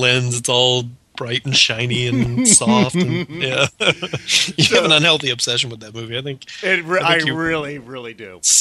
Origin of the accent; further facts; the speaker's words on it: United States; I'm not bicycling anywhere. I'm an American, goddammit.